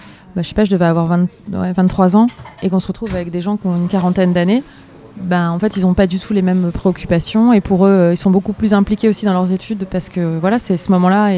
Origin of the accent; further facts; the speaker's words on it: Metz, Grand Est, France; Et alors moi, je suis native de Metz en Lorraine.